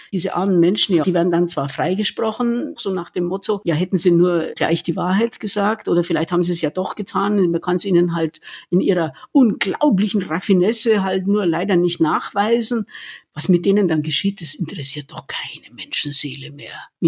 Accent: Munich, Bavaria, Germany; born there; ich also als geborene Münchnerin

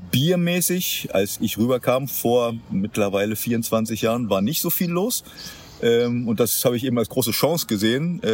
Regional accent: Berlin, Germany; Ja, ich bin in Berlin geboren, dort aufgewachsen.

